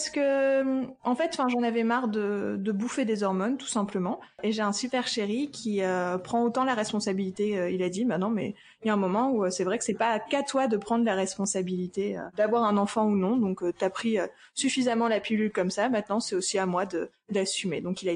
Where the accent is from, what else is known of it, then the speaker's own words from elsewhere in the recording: Lille, Hauts-de-France, France; Du coup, je vous parle de chez moi. Je viens de Lille.